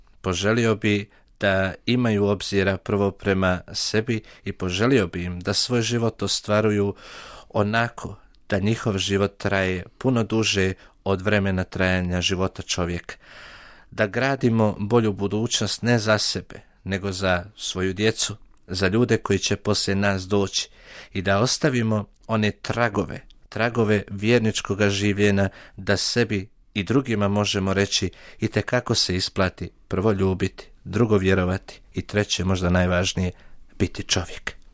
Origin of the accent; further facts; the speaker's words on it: Posavina, Bosnia & Herzegovina; ja kao mlad svećenik koji je i rodom iz Bosanske Posavine